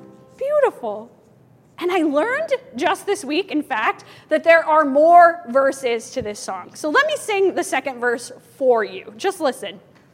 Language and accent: English; Ohio, United States; I grew up in Johnny Appleseed country in western Ohio.